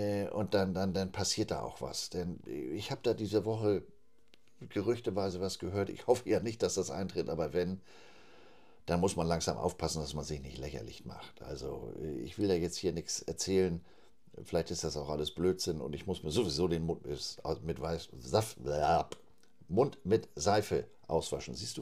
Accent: Flensburg, Schleswig-Holstein, Germany; 1987 gründeten sich in Flensburg, meiner Heimatstadt

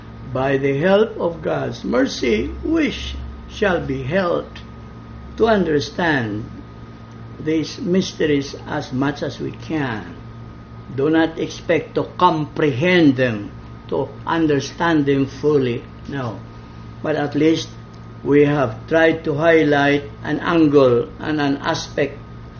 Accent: Balamban, Central Visayas, Philippines; And in my hometown, Balamban, whenever the bell, the big bell is rung for 6 o'clock Angelus, even the market people, the buyers and the sellers pause.

